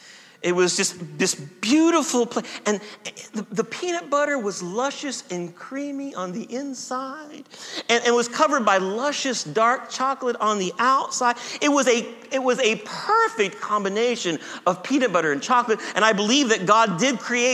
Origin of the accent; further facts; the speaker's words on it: Ohio, United States; And I came from, I'm from Ohio. I'm a Buckeye.